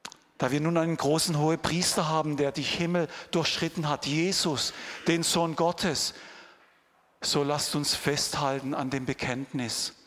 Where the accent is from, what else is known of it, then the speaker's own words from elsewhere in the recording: Germany; now in Switzerland; für mich als ursprünglich Deutscher. Ich bin immer noch Deutscher, ich muss unbedingt meine Staatsbürgerschaft hier in der Schweiz noch beantragen.